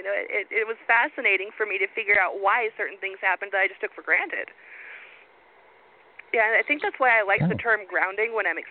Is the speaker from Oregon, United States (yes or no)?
yes; Oregon, United States; because I'm an Oregonian. I'm from Northeast Oregon